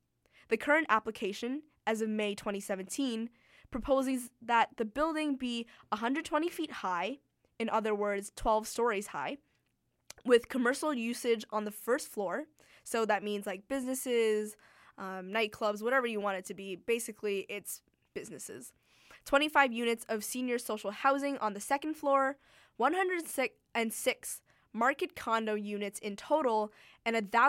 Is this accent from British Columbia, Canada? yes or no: yes; British Columbia, Canada; As someone who is a second-generation Chinese-Canadian, growing up in Chinatown was a really important part of understanding who I am as a Chinese person.